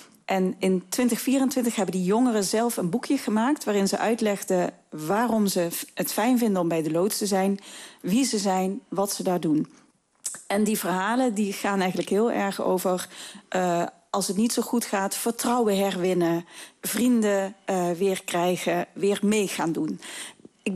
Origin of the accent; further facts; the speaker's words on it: Grubbenvorst, Limburg, Netherlands; also born or lived in Tegelen; Wij zijn opgegroeid in Grubbevorst. We zijn wel allebei in Tegelen geboren in het ziekenhuis.